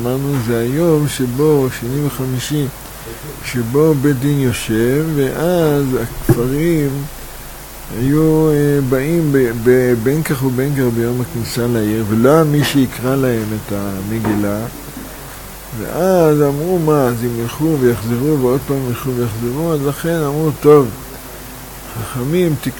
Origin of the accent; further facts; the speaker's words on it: Jerusalem, Jerusalem District, Israel; עכשיו אני ירושלמי.